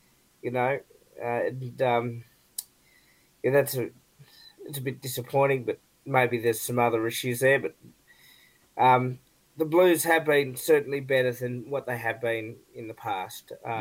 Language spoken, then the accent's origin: English; Australia; And that's my opinion as an Australian.